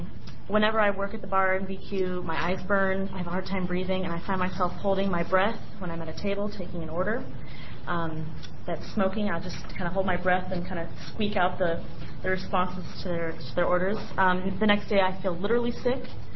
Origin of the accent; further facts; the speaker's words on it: Portland, Oregon, United States; And I'm from Portland, Oregon.